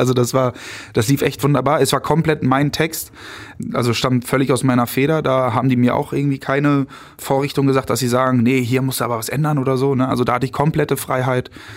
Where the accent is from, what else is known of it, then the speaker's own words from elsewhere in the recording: Vlotho, North Rhine-Westphalia, Germany; Ich komme aus Flotho.